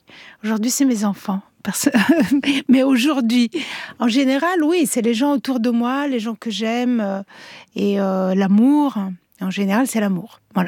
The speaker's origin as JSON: {"language": "French", "country": "Italy", "said": "Voilà, je suis italienne aussi."}